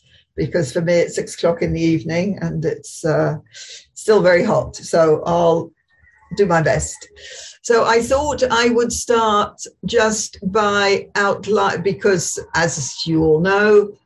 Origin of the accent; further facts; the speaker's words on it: United Kingdom; now in France; I am originally from Britain, but I have lived and been politically active in France for the last 40 years.